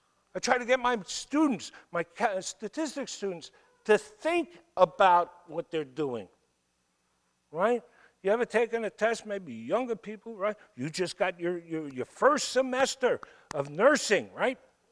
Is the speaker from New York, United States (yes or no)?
yes; New York, United States; You know, I'm from New York. I can't keep my mouth shut.